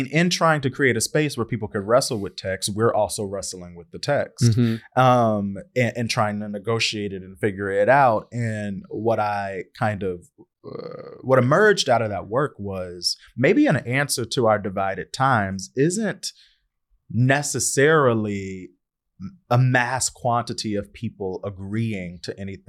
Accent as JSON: {"language": "English", "town": "Shreveport", "region": "Louisiana", "country": "United States", "said": "I'm from Shreveport, Louisiana."}